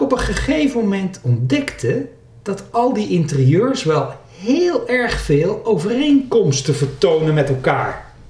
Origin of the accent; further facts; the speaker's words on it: Nijkerk, Gelderland, Netherlands; born there; Dan bekijk ik ook nog even wat er zoal te koop is in mijn geboorteplaats Nijkerk.